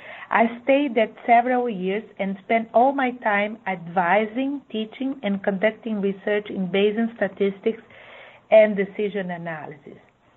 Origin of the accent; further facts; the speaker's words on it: Brazil; I was born and raised in Brazil